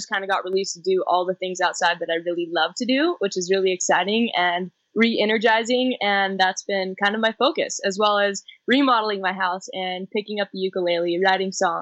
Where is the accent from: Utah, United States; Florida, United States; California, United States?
California, United States; Squaw Valley; also born or lived in Truckee; Yeah, I was born in Truckee. I grew up in Squaw Valley.